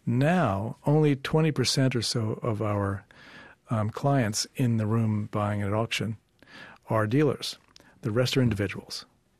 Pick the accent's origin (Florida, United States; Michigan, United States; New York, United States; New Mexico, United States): New York, United States; New York City; born there; So am I. I was born in the Bronx.